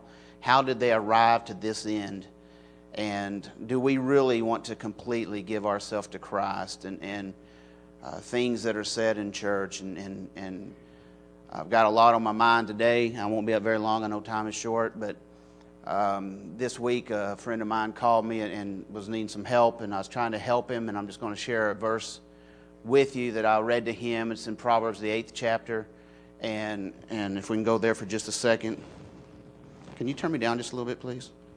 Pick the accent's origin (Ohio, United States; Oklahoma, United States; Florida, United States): Oklahoma, United States; Wilburton; I remember back when I was in Wilberton growing up in the gospel, growing up in the Lord